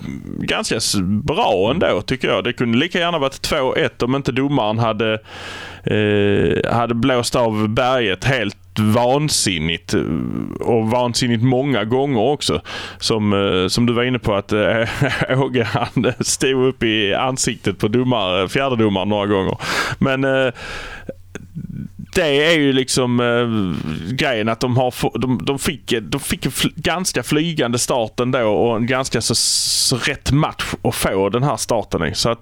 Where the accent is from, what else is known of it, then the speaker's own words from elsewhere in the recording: Malmö, Skåne, Sweden; jag är bara från Malmö